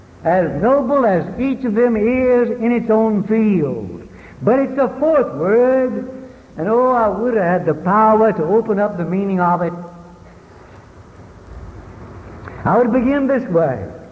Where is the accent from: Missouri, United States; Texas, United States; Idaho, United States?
Missouri, United States; Caruthersville; also born or lived in Mississippi; I was born in Mississippi but grew up in Caruthersville, Missouri. 5,000 people. We knew everybody in town.